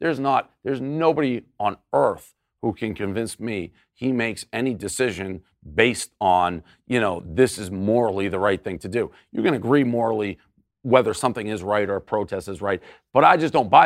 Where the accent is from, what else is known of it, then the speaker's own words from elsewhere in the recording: Boston, Massachusetts, United States; I'm from Boston. I'm a Patriot fan, diehard Patriot fan, diehard Tom Brady fan.